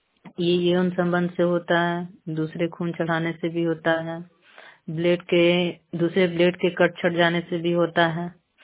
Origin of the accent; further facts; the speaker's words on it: Chandi, Bihar, India; मैं चंडी से हूँ।